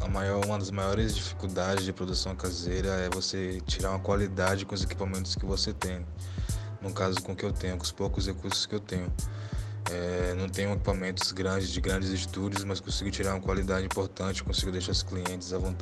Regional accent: Piripiri, Piauí, Brazil; principalmente no bairro onde eu morava, cresci em Piripiri.

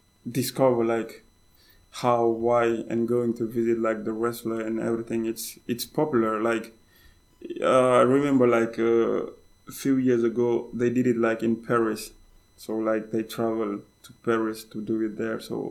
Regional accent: Senegal; English is a second language; moved away as an adult; now in Finland; I'm from Senegal, and I came in Finland in 2016.

